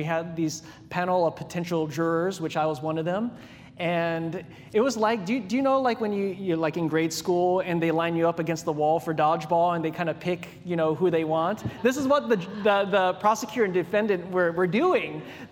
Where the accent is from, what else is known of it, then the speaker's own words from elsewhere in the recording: Hawaii, United States; moved away as an adult; growing up in Hawaii and then coming to the desert, I'm like, oh man, I'm just here for college and I'm out of here.